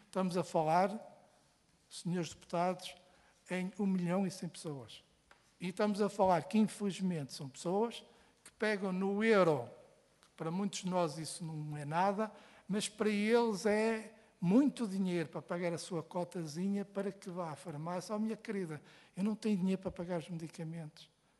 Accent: Norte, Portugal; que sou do Norte

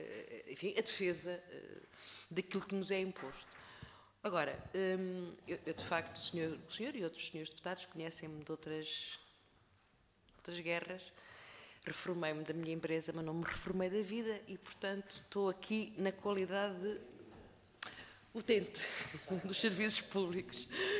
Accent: Almada, Setúbal, Portugal; eu sou de Almada, portanto, já foi uma grande aldeia, não é? Agora já está muito desenvolvida.

